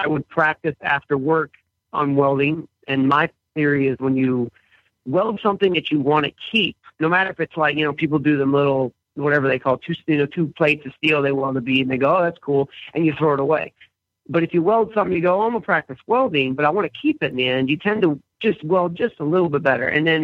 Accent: Massachusetts, United States; I actually went to the University of Northwestern Ohio, and I'm actually from Massachusetts.

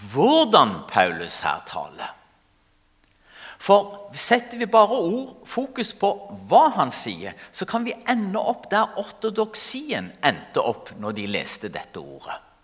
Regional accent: Ethiopia; born or raised there; also born or lived in Kenya

